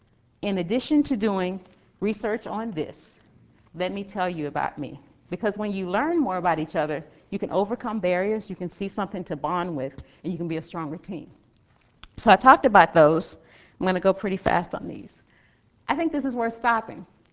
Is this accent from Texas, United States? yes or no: yes; Dallas, Texas, United States; I grew up in Dallas. The closest I could get was the Dallas Public Aquarium. Did not go to the coast, didn't have that experience until I went to school.